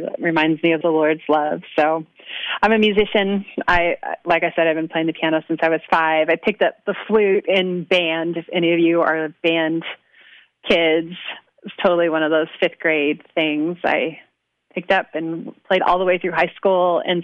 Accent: Alaska, United States; now in Albany, United States; Yeah, well, I was born and raised in Alaska, loved it there, grew up.

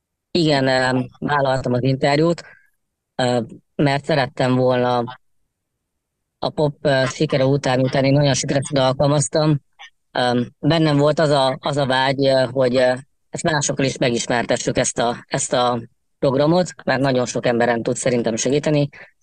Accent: Székesfehérvár, Fejér, Hungary; Igen, Székesfehérvári vagyok.

